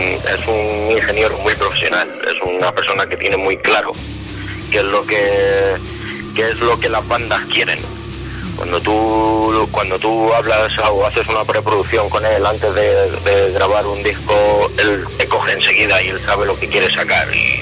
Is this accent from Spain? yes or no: yes; Villacañas, Castilla-La Mancha, Spain; Bueno, pues somos de Toledo, de Villacaña más concretamente